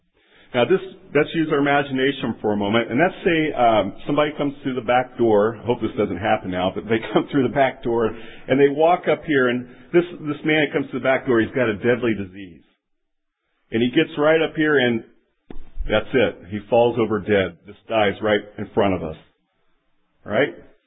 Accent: Kansas, United States; moved away; I grew up in Kansas and moved to the North.

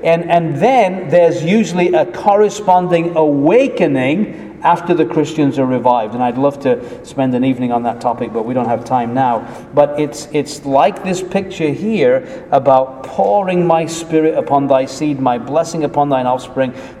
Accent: England, United Kingdom; So when we were living in Florida, we just moved there and being growing up in England

